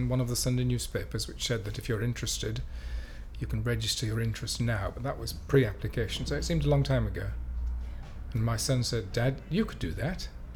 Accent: Bolton, North West England, United Kingdom; I'm 70 and I'm from Bolton in Lancashire. But I'm a Yorkshireman.

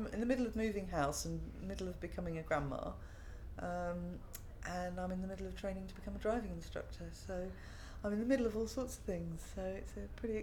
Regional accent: Ruislip, London, United Kingdom; also born or lived in Buckinghamshire; I was born in London. I grew up in the suburbs, Ruislip. Then moved out to Buckinghamshire, and now I'm off to Oxfordshire.

